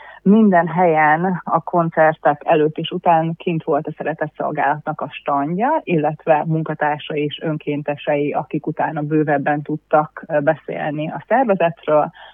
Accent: Szentes, Csongrád-Csanád, Hungary; hanem otthon Szentesen

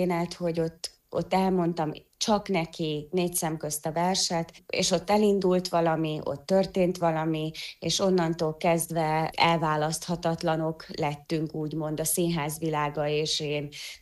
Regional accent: Nagymuzsaly, Zakarpattia Oblast, Ukraine; amikor én 10 éves voltam, akkor Nagy Muzsajban születtem, és ott Vinyánszki Éva néni elindított egy gyermekstúdiót.

